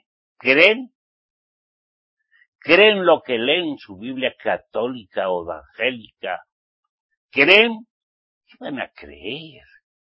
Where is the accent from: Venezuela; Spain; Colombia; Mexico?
Spain; Pamplona, Navarre; En mi tierra, Pamplona, la Dolorosa.